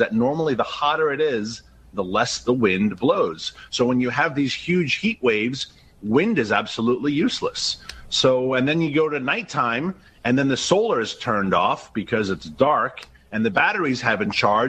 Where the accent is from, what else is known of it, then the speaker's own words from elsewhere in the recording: New York City, New York, United States; It's been hot, and I grew up in New York City.